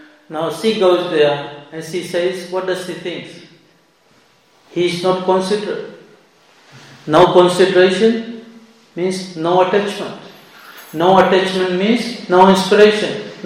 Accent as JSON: {"language": "English", "country": "Fiji", "said": "Now, the place where I was living, in Fiji, what they do is, I'm from Fiji, by the way, right?"}